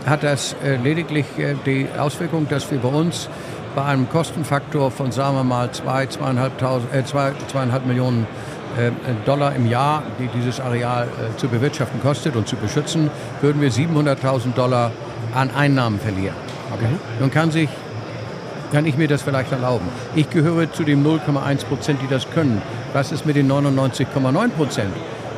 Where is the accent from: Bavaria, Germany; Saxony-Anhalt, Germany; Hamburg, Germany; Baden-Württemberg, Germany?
Hamburg, Germany; ich komme aus Hamburg, wird man wahrscheinlich auch hören, darf man auch. Hamburger Kaufmann, Hamburger Schifffahrtskaufmann